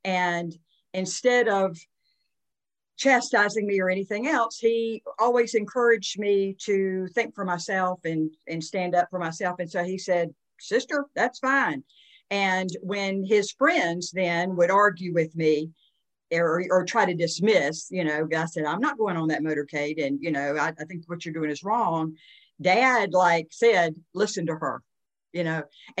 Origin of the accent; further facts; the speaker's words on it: Deep South, United States; I grew up in the Deep South, and our family had a lot of very conservative friends.